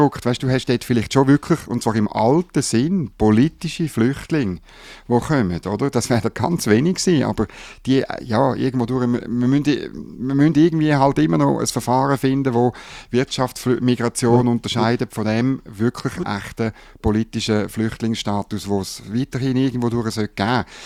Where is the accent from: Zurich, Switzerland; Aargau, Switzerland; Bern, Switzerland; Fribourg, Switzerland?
Bern, Switzerland; Ich als Berner